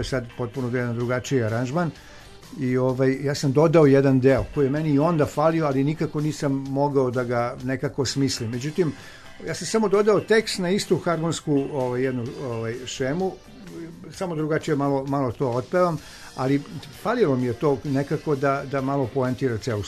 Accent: Smederevo, Podunavlje District, Serbia; to je u Smederevu, dakle, u mom rodnom gradu

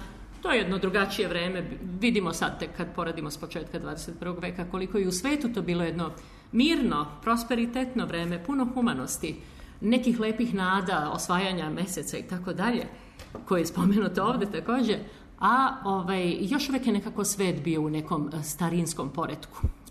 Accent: Belgrade, Serbia; kako u Beogradu gde sam rođena, tako i u Slavoniji gde sam odlazila na letnje raspuste sa mojom majkom, kod bake.

